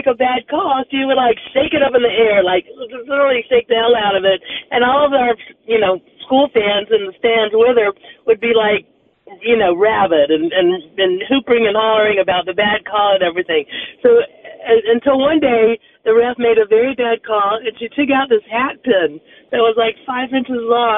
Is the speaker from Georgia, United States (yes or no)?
yes; Atlanta, Georgia, United States; I grew up here in Atlanta, the Gap County, and I played on the basketball team